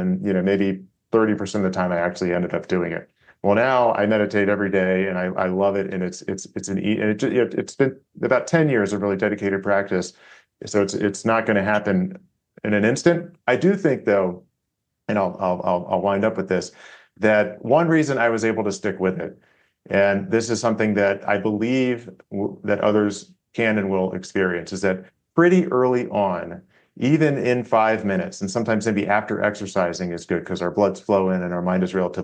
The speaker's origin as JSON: {"language": "English", "region": "Virginia", "country": "United States", "said": "some book events in Colorado and my home state of Virginia coming up"}